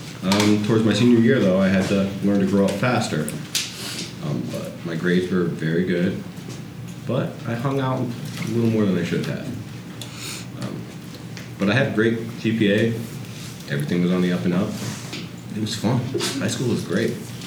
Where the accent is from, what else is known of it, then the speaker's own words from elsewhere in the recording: Connecticut, United States; I grew up in New England, Connecticut, single family home. A New Englander, I'm a patriot.